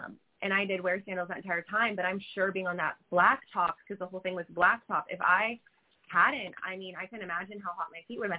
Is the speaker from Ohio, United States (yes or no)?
yes; Ohio, United States; But, like, we're from Ohio, and so, like, I was up in Columbus last summer